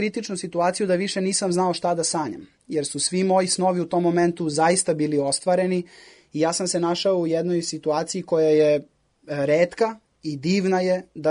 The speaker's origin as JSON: {"language": "Serbian", "town": "Niš", "region": "Southern and Eastern Serbia", "country": "Serbia", "tie": "born or raised there", "said": "Tako je, da, završio sam u Nišu, Nižu i srednju muzičku školu, počeo sam tamo svoje obrazovanje"}